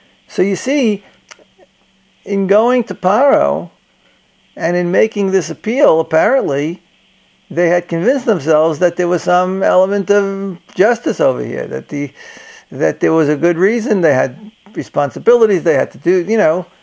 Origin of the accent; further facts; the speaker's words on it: United States; So that gives you a certain sense I'm an American.